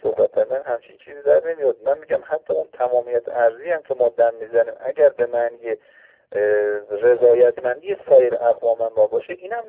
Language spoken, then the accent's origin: Persian; Iran; چون معمولا چون ما ایرانی هستیم مصادره میکنیم مسائل رو به پیرامون خودمون